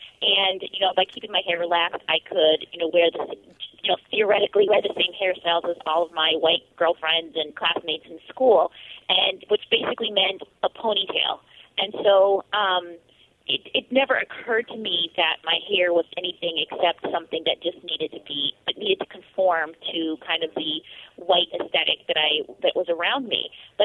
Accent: Milwaukee, Wisconsin, United States; I grew up in Milwaukee, Wisconsin, and my hair was literally, like the rest of me, very much in an assimilation mode.

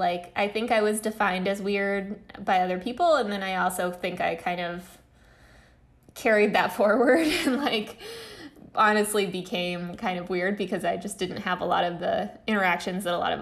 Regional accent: Midland, Texas, United States; also born or lived in Russia; I am a Russian Jewish immigrant, and I grew up in Midland, Texas, which is in far west Texas.

